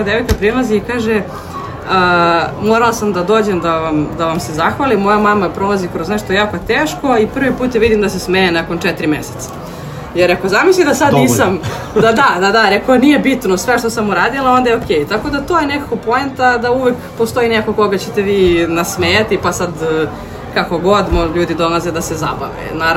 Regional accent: Vojvodina, Serbia; ja sam iz Vojvodine, pa fore moje vojvođanske bolje prolaze u Vojvodini

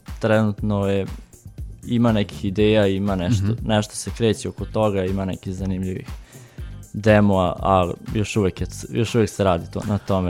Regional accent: Kać, Vojvodina, Serbia; kod nas u Kaću mi idemo na Dunavac, tamo

